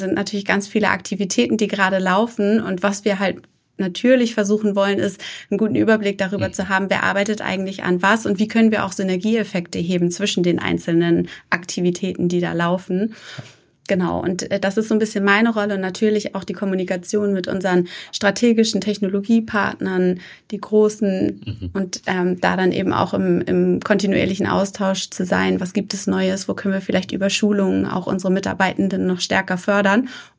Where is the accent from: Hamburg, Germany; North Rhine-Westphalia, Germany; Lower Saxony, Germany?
Hamburg, Germany; ich bin geborene Hamburgerin, das heißt, man wächst mit Otto auf.